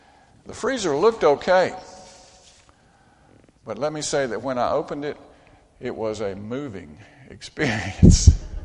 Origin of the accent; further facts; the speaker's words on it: Brandon, Mississippi, United States; I grew up in Brandon. In Rankin County.